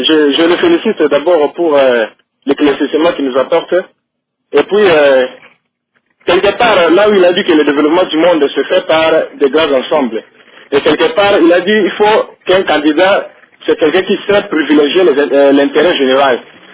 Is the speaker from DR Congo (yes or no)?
yes; Mbandaka, Équateur, DR Congo; now in Kananga, DR Congo; Je suis de Mbandaka, mais présentement je suis à Kananga.